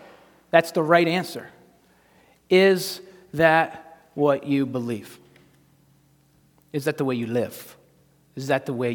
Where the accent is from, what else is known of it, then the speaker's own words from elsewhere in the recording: United States; I am filthy rich, and that's simply just because I'm American, not because I have a lot of money.